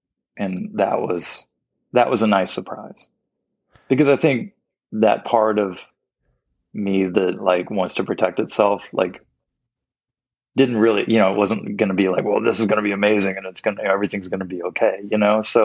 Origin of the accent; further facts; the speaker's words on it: Crestwood, Kentucky, United States; I grew up in a little town called Crestwood. They're like counties next to each other. You know, I grew up in Oldham County